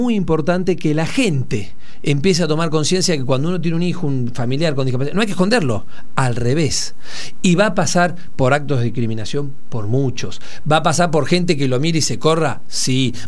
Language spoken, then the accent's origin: Spanish; Buenos Aires, Argentina; Yo soy de provincia de Buenos Aires, estábamos mucho jugando a la pelota, a la bicicleta y todo en la calle.